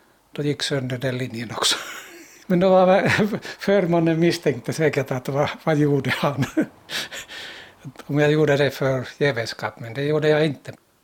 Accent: Lapland, Sweden; born or raised there

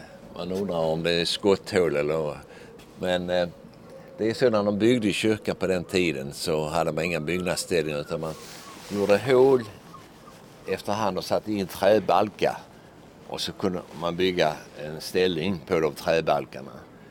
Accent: Malmö, Skåne, Sweden; Nej, jag är ursprungligen från Malmö, född i Malmö.

